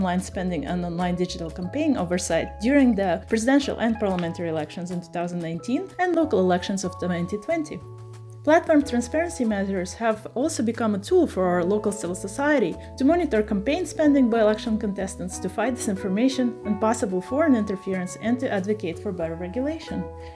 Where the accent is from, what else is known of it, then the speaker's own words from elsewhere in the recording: Ukraine; English is a second language; In my home country, Ukraine